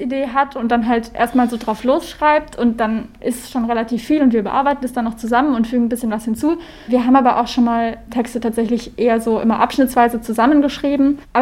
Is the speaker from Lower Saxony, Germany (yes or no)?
no; Nuremberg, Bavaria, Germany; Also ich komme eigentlich aus Nürnberg